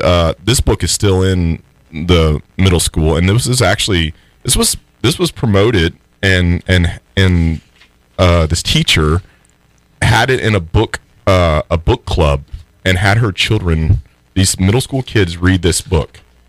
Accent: Austin, Texas, United States; I grew up in Austin. Don't hold that against me. It was a little bit different when I grew up there.

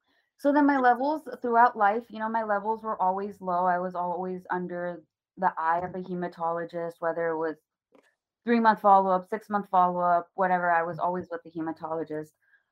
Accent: India; you know, I'm Indian, so Ayurvedic medication is a huge thing.

